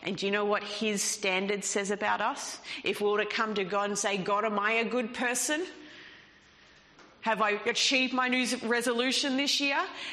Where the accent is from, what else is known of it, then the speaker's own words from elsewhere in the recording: Australia; accent: broad Australian; I'm probably butchering that with my broad Australian accent there